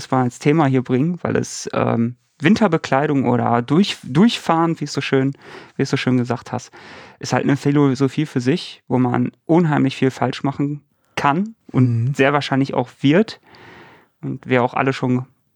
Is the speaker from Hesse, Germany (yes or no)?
no; Bochum, North Rhine-Westphalia, Germany; ich komme ja aus NRW, aus Bochum